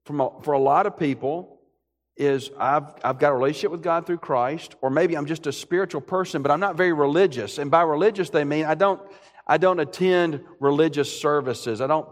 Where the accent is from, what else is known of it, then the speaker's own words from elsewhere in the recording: Birmingham, Alabama, United States; and I grew up in Alabama, in Birmingham, but between Birmingham and Montgomery